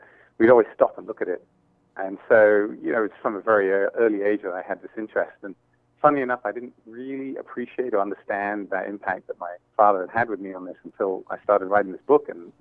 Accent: Hong Kong; Yeah, so Hong Kong was a very dynamic, fast-paced place to grow up, and exposed me to a lot of different cultures.

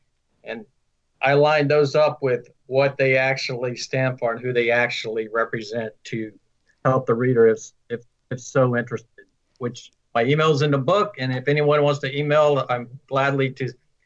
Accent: Arkansas, United States; I'm a bit partial because I'm from Arkansas and he was the governor.

